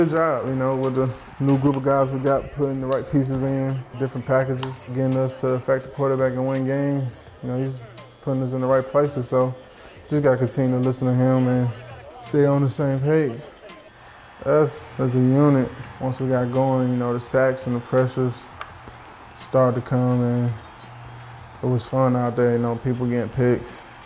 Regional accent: Detroit, Michigan, United States; I'm excited for this game Sunday, especially being Detroit from my hometown.

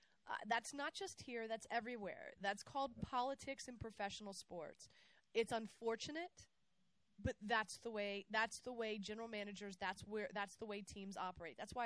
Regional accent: New York, United States; I know we're from New York

